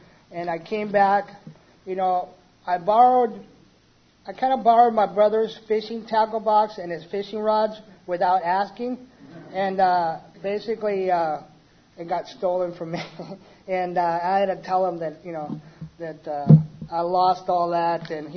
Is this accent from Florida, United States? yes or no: no; Hawaii, United States; I'm an alcoholic. I'm from Hawaii.